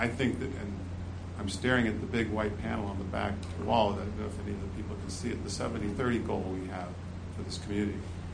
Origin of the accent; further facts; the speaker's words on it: Michigan, United States; I grew up in Michigan as well, and I love Meijer.